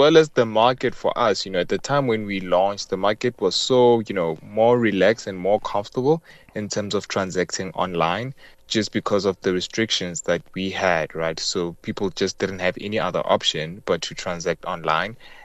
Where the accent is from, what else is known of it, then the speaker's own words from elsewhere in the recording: Hammanskraal, Gauteng, South Africa; being born and bred in Hammanskraal, I had the privilege of, after matric, going to university and going to the big city.